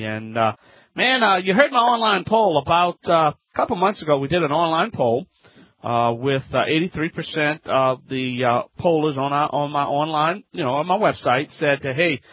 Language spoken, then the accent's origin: English; Louisiana, United States; from the Bayou Land.